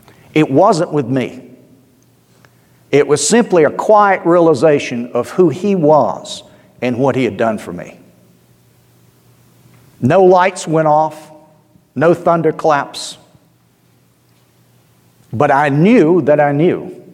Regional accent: Georgia, United States; it's kind of hard to avoid hearing born again in South Georgia. But I grew up in the Episcopal Church

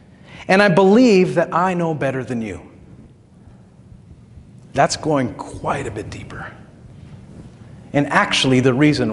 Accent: Israel; Now, as a kid, I grew up in Israel. I was running around as a little, blondie with a Dutch bowl haircut

